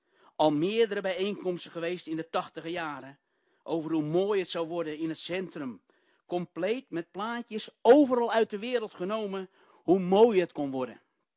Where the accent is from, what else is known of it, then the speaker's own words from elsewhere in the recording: Nieuw-Vennep, North Holland, Netherlands; en ik kom uit Nieuw-Vennep.